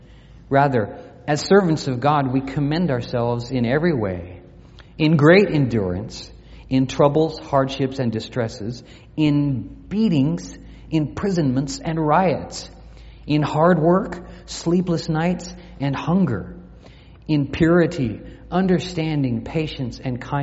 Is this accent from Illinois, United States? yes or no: no; Albuquerque, New Mexico, United States; the house where we grew up in Albuquerque, New Mexico.